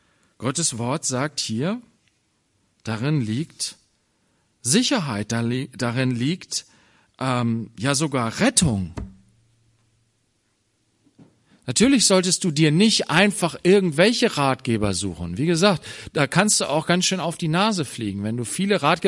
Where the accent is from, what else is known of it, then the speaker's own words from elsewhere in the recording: Germany; wir fühlen uns als Deutsche oft so weise und so klug.